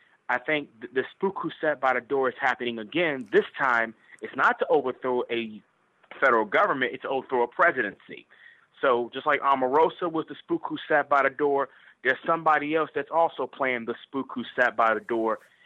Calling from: Fairfax, Virginia, United States; I'm calling from Fairfax, Virginia.

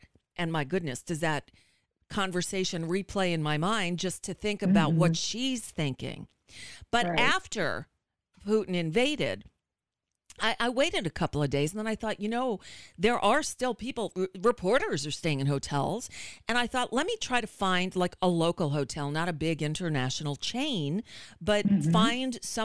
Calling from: United States; I'm calling from the United States

